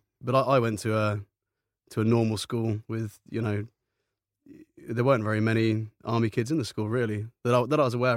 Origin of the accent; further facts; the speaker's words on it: Bristol, South West England, United Kingdom; also born or lived in Aldershot / Wiltshire; Yeah, so we moved from Aldershot to Bristol. And initially, I was born in Bristol, but then very soon we moved to Aldershot. Then we moved back again to Wiltshire